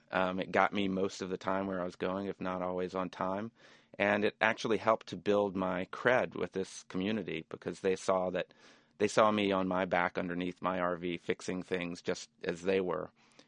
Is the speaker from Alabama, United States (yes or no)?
yes; Birmingham, Alabama, United States; now in New York, United States; Well, as a kid, I grew up in Birmingham, and I always wandered through this vast maze of RVs outside the stadium.